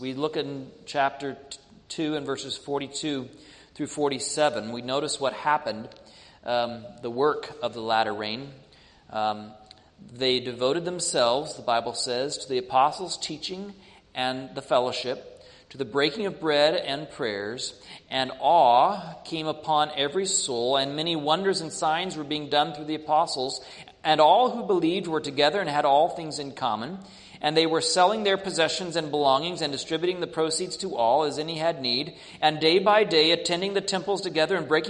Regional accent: United States; Maybe it's just my patriotism as an American.

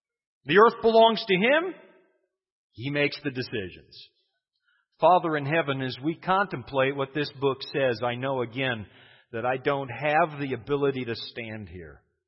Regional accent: Canada; And although as a Canadian, I've got to say, Texas seems small. It took me 14 hours to drive to an airport from my town.

